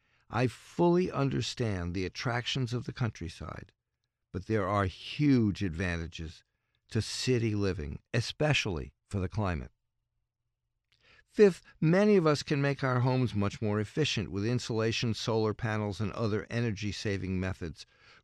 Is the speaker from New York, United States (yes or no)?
yes; New York City, New York, United States; Growing up in New York City, I had to be a public transit user.